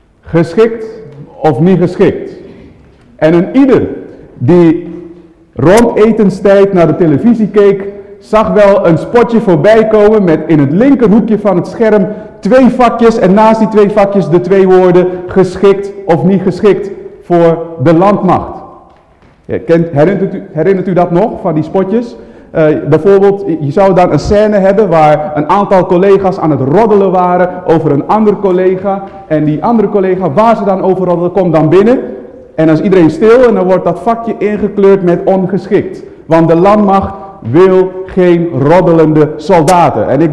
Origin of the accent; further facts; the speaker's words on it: Almere, Flevoland, Netherlands; We komen uit Almere.